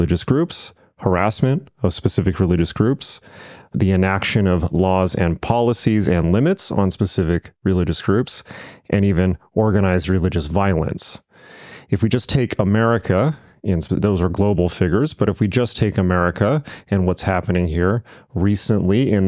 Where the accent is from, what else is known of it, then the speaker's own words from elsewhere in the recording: California, United States; as somebody who was born and bred in California, no state has a monopoly on hate. Southern California, where I'm from